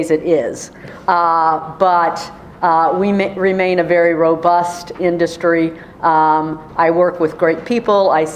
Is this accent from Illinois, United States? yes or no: no; Kansas, United States; I grew up in Kansas on a farm. We ran a dairy, grew corn and soybeans.